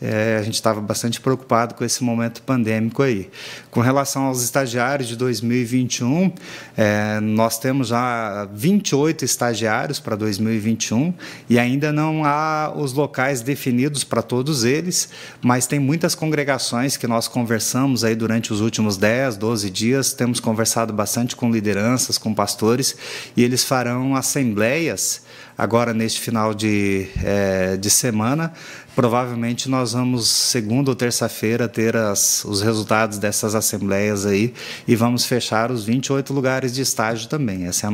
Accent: Paraná, Brazil; Marechal Cândido Rondon, paranaense. Eu sou pé vermelho do norte do Paraná.

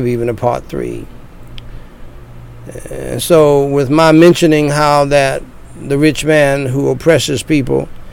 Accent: the South, United States; They didn't get that from down in the country. We're from the South, but we got to go to New York first and come back.

